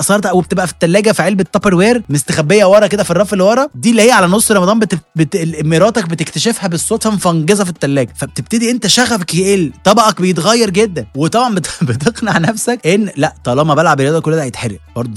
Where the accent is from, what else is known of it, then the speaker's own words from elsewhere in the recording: Egypt; احنا طبعا كمصريين او كعرب عندنا اقتناع ان الشرب عامه ما بتخنش